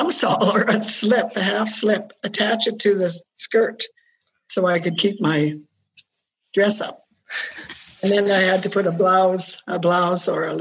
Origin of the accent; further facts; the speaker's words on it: Olds, Alberta, Canada; born there; it's really ironic that I was born in Olds.